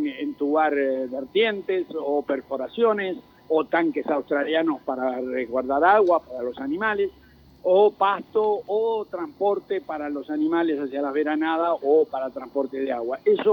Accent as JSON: {"language": "Spanish", "town": "Zapala", "region": "Neuquén", "country": "Argentina", "tie": "born or raised there", "said": "con toda mi ciudad natal de Zapala."}